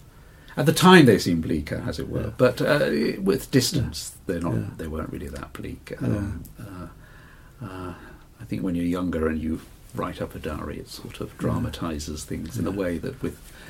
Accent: Liverpool, North West England, United Kingdom; born there; I was born shortly after they came to England, as I was born in Liverpool, which I have absolutely no memory.

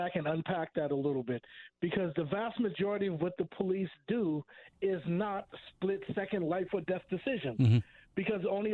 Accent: Boston, Massachusetts, United States; And even growing up in Boston, that wasn't the case.

